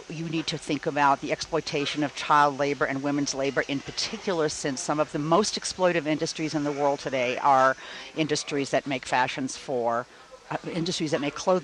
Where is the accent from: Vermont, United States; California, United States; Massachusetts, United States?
Massachusetts, United States; Boston; accent: Boston; Sorry, that's my Boston accent.